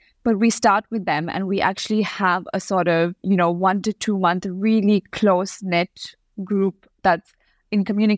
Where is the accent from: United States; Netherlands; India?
India; Karnataka; You know, again, because, for example, I'm from Karnataka. It's a state that I understand well.